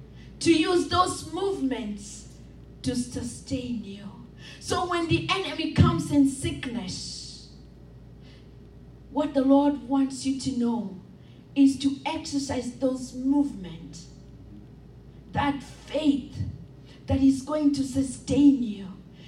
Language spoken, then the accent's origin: English; Kenya; You know, I come from Kenya, so I know what running is.